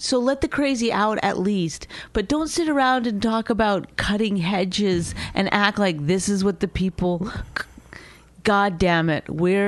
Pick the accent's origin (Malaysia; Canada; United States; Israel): Canada; Emergency jacket in the car because I'm Canadian.